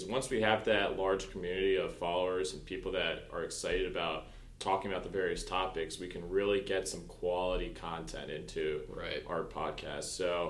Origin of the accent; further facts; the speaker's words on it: Maryland, United States; since we're both from Maryland residents.